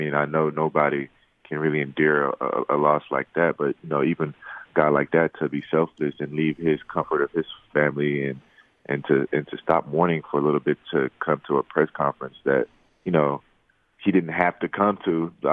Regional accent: Atlanta, Georgia, United States; I'm from Atlanta, so, well, Metro Atlanta.

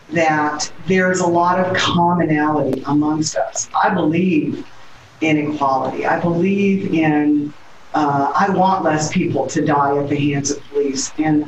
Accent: Los Angeles, California, United States; And I'm Black, I'm from the community, I'm from the Crenshaw District, and people expect a lot from you

